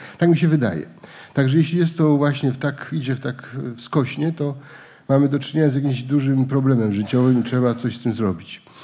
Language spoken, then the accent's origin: Polish; Greater Poland Voivodeship, Poland; Ja jestem prosty chłopak z Wielkopolski